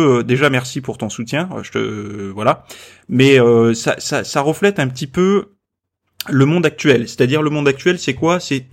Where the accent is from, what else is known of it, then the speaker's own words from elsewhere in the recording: Montpellier, Occitanie, France; moved away as an adult; now in Toulouse, France; Je suis parti à 18 ans puisque j'avais le permis. Je suis parti de Montpellier à Toulouse et je me suis installé là-bas.